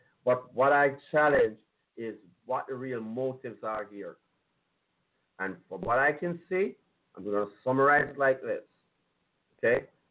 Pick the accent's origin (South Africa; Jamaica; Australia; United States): Jamaica; I'm Jamaican